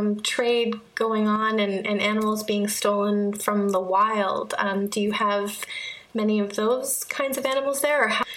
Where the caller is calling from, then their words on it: Canada; we're calling from Canada, so it's a little different.